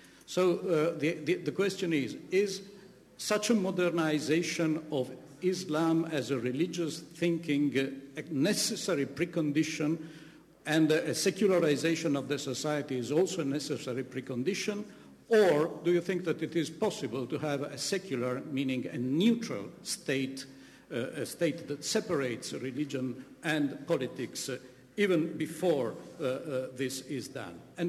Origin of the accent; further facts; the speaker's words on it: Italy; English is a second language; for an Italian who is familiar with his country's history